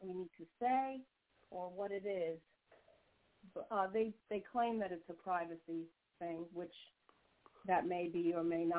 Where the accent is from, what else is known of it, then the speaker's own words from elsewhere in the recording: Florida, United States; I'm from Florida, too.